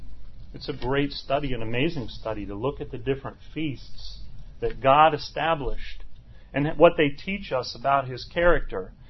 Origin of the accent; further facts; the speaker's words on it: Indianapolis, Indiana, United States; moved away as an adult; Now, I'm not from the South. I grew up in Indianapolis, but I've been in the South for quite a few years now, since about 1995, and I've always felt that it was a mistake to be born in Indiana